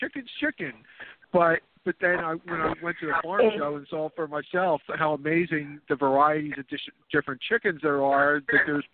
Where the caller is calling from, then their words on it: Philadelphia, Pennsylvania, United States; calling from Philadelphia.